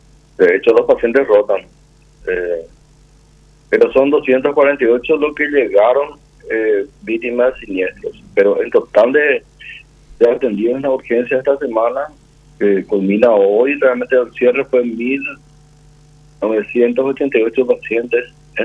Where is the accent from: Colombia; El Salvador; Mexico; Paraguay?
Paraguay; No es solamente la atención en sí lo que nos preocupa como ciudadanos paraguayos.